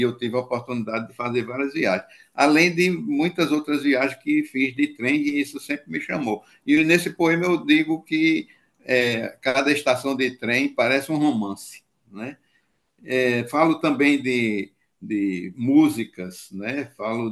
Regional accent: Mata Grande, Alagoas, Brazil; also born or lived in Natal; eu nasci em Natal, em 1953, com 3 anos fui para Mata Grande, no Alto Sertão de Alagoas, fica vizinho a Paulo Afonso. Passei 6 anos lá, e, portanto, boa parte da minha infância. 35 anos depois, eu voltei a Mata Grande

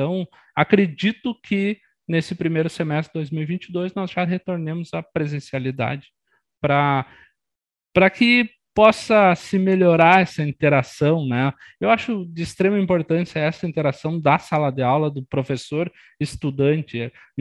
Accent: Espumoso, Rio Grande do Sul, Brazil; also born or lived in Santa Maria; Saí de Espumoso, tive que ir para Santa Maria, trabalhar em Santa Maria, para ter um meio de subsistência, para daí conseguir cursar engenharia.

